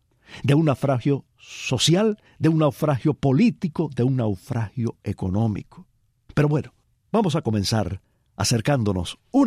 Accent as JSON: {"language": "Spanish", "country": "Cuba", "moved": "yes", "said": "los cubanos no fuimos marineros o tan marineros como los españoles"}